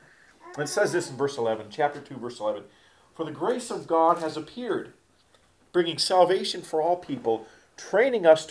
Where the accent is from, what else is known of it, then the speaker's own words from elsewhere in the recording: Houghton Lake, Michigan, United States; I've pastored up in my hometown, for example, which, if you know anything about Houghton Lake, it's very much a retirement town. You know, resort town